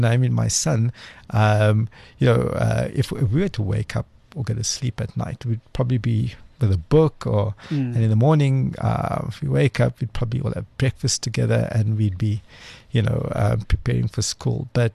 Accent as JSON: {"language": "English", "town": "Cape Town", "region": "Western Cape", "country": "South Africa", "tie": "born or raised there"}